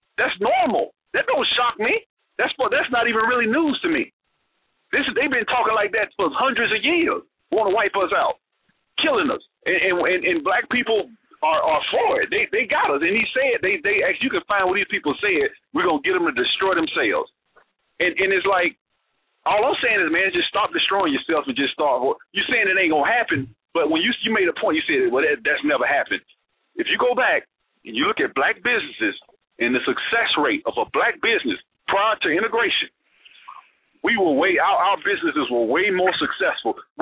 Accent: Alabama, United States; Governor Wallace, I'm from Alabama.

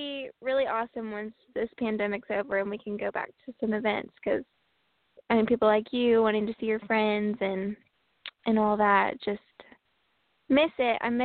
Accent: Paris, Illinois, United States; moved away; I always say the advice to leave my hometown, and I feel like that sounds so bad, because I do. I, like, truly love my hometown. I'm from Paris, Illinois.

